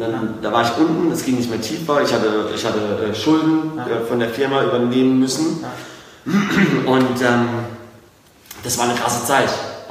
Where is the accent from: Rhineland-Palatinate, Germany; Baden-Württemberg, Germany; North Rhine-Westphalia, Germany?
Baden-Württemberg, Germany; Karlsruhe; accent: Karlsruhe dialect; die besser Deutsch spricht als ich in meinem karlsruherischen Dialekt.